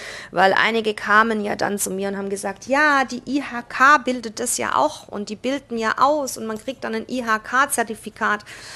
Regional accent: Baden-Württemberg, Germany; ich komme jetzt aus dem Schwabenland

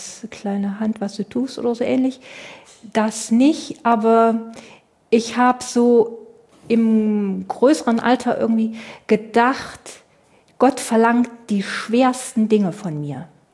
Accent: Germany; ich bin in der DDR aufgewachsen, habe da bis 30 etwa gelebt.

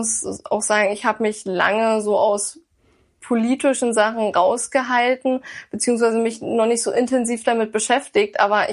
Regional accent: Lusatia, Germany; Ich komme aus der Lausitz. Ist ja sowieso die Wolfsregion, ja, schlechthin.

